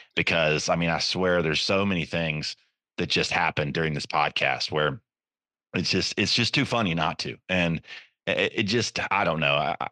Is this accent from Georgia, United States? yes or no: yes; Georgia, United States; there's a guy that he lives in my home state in Georgia